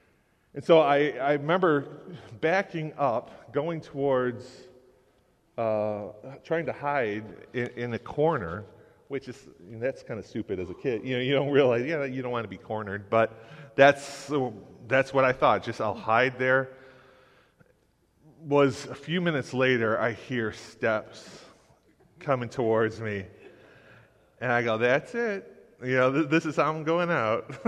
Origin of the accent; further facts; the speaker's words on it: Detroit, Michigan, United States; but grew up in Detroit, and we lived Southwest Detroit, not far from Mexican Town. I loved growing up in Detroit. It was so diverse.